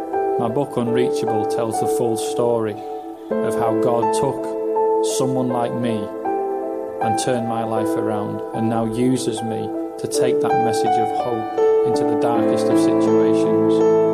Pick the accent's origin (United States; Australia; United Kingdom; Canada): United Kingdom; Yorkshire and the Humber; From the age of 11, my life growing up outside Leeds on a rough estate, the kind of estate that buses didn't run on after dark